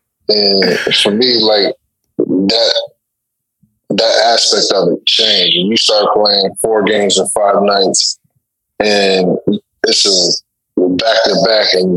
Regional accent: New Jersey, United States; I'm from Jersey, so my parents was catching a train.

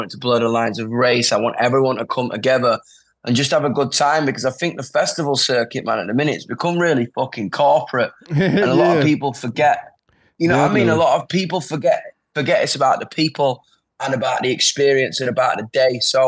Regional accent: United Kingdom; I mean, I was like, oh, yo, are you British? I'm like, yeah, I'm British.

